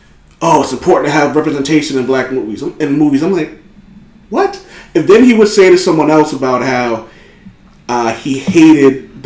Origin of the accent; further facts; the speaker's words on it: Boston, Massachusetts, United States; And I'm from Boston, and I don't give a fuck about the Patriots.